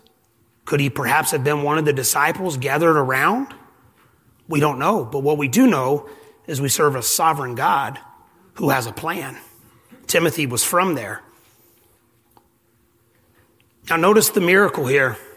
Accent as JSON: {"language": "English", "region": "Alabama", "country": "United States", "said": "I'm from South Alabama."}